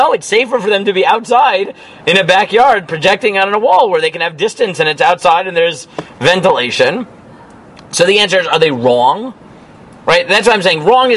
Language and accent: English; United States; because, like, I grew up in America.